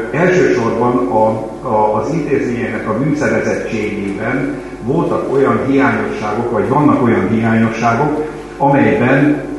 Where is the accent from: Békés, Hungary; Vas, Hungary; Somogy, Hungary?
Békés, Hungary; Gyula; miután Gyulai vagyok én is